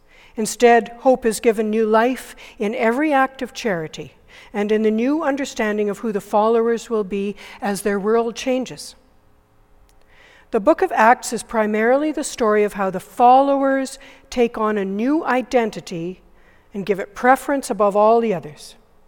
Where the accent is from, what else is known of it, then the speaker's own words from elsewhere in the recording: Canada; much of my understanding of community comes from my childhood on the prairie. I am English-Canadian. I'm an Anglophone. But above all, I am called to be a follower of Christ.